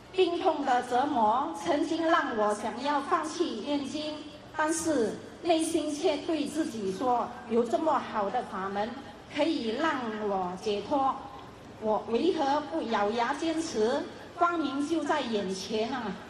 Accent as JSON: {"language": "Chinese", "region": "Johor", "country": "Malaysia", "said": "我是来自马来西亚的柔佛州"}